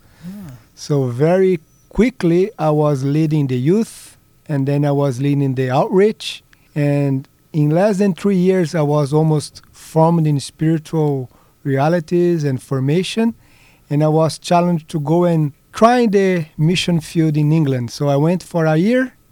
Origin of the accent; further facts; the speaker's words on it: Brazil; moved away; I'm originally from Brazil